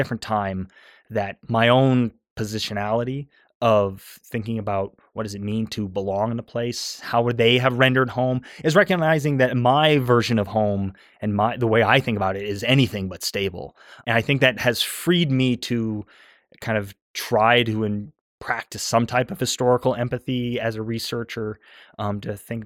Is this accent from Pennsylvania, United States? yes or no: no; Montana, United States; Growing up in Montana, I thought the West was first and foremost empty, which is one of the problematized elements of my own rendering.